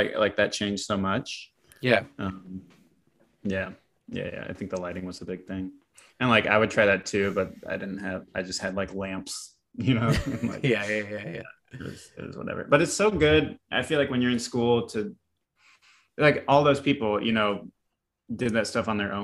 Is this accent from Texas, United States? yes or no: yes; Texas, United States; And I had known from growing up in Texas, just like, when I was in school, I wanted to practice instrument and stuff at home